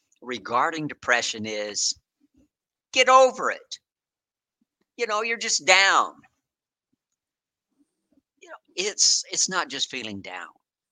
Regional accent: Denver, Colorado, United States; born there; I'm the third of eight children, born of Hispanic parents of very meager means. I was born in Denver, Colorado

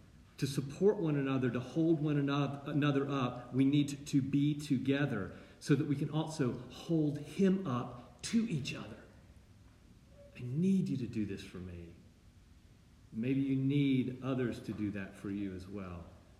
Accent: the South, United States; This is the one contribution, I'm from the South, the one contribution that the South makes to the English language.

